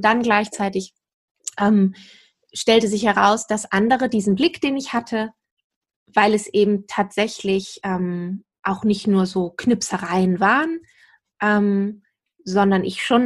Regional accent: Germany; born there; Also ich komme gebürtig her hier aus dem Süden von Hamburg.

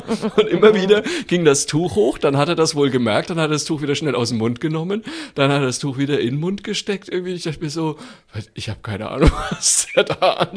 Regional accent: Bavaria, Germany; ich bin ja Franke

